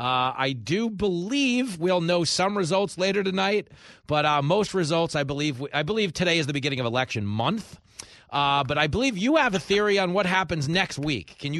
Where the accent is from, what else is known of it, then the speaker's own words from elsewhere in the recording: New York, United States; as a New Yorker who grew up, I'm Italian in New York